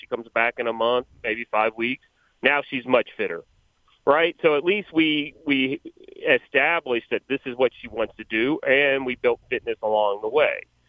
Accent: Louisville, Kentucky, United States; My mom decided to stay in Louisville, even though all of her family was from Florida. So now, growing up in Louisville, Kentucky, I fell in love with horse racing myself.

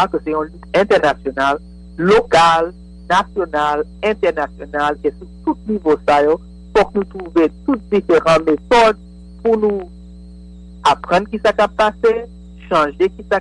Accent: Haiti; Nous connaissons que en tant qu'Haïtien

